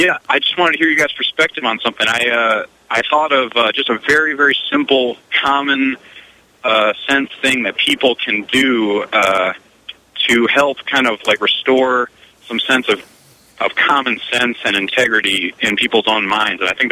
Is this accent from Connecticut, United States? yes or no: yes; Connecticut, United States; You know, I grew up in Connecticut here